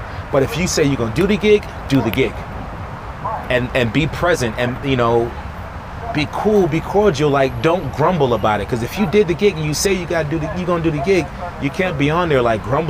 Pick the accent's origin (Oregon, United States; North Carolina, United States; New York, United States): New York, United States; Rochester; I always say I'm from Rochester, like, you know, and to me, it means something because I grew up there and I know what the culture is like there